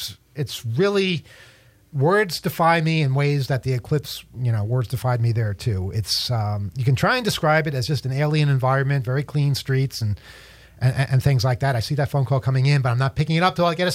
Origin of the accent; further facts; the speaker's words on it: United States; Well, we're American. We don't know any other languages.